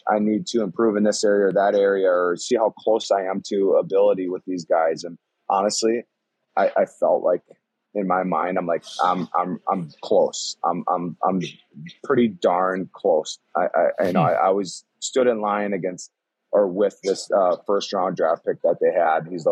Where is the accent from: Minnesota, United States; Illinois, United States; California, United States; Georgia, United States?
Minnesota, United States; Elk River; obviously growing up in the state of Minnesota, you're able to see a lot of the WCHA games. And, you know, I grew up in Elk River